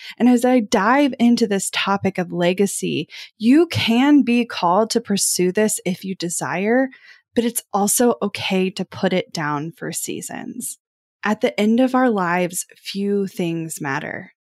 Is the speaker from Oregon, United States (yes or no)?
no; Kansas City, Missouri, United States; Because I don't know about where you grew up, but growing up in Kansas City, there were clearly names of people, of families that had the wealth